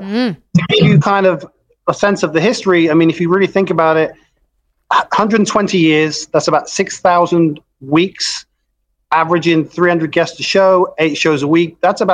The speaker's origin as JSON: {"language": "English", "region": "London", "country": "United Kingdom", "said": "I'm from England. Southwest London."}